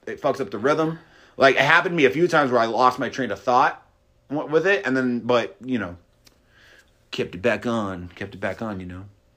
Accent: Stockton, California, United States; I mean, I'm just from Stockton, and murder is just like, it happens.

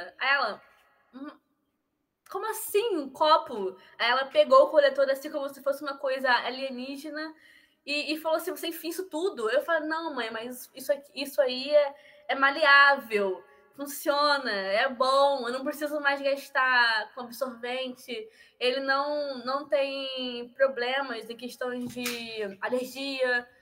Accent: Rio de Janeiro, Brazil; como eu já te falei, eu vim de Realengo, não tenho dinheiro

